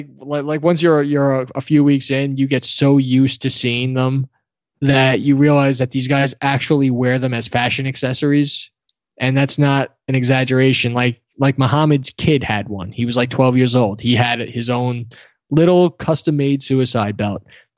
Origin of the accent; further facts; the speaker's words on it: New York, United States; I'm 34 years old. I'm from New York.